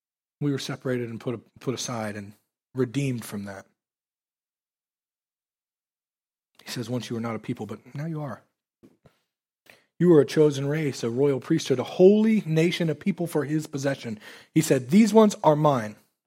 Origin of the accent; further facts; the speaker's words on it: Keokuk, Iowa, United States; I was born in Keokuk, Iowa. I went to school here.